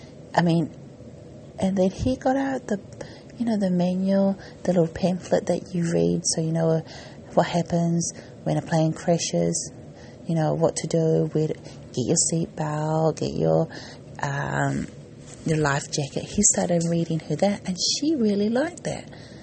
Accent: New Zealand; I'm from New Zealand

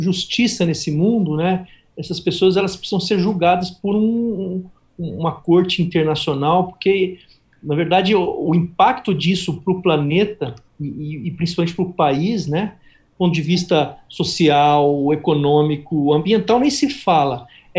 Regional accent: Uberaba, Minas Gerais, Brazil; moved away; also born or lived in Ribeirão Preto; Eu morava em Ribeirão Preto, eu sou mineiro de Uberaba, mas morava em Ribeirão Preto.

